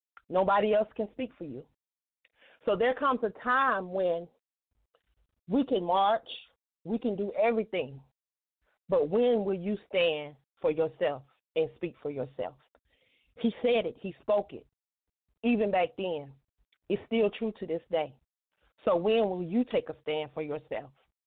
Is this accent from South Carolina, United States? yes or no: yes; South Carolina, United States; Especially growing up in the South. I grew up here in South Carolina, and he just meant a lot to the children here.